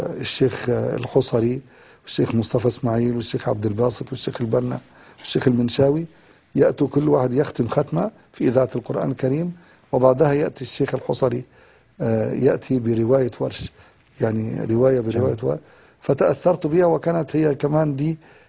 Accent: Egypt; أنا تربيت في مصر يعني فترة شبابي كلها

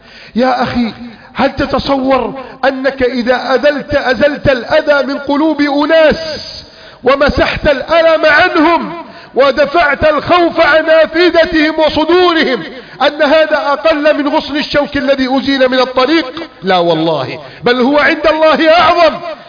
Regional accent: Egypt; واجعل بلدنا مصر أمنا أمانا سخاء رخاء

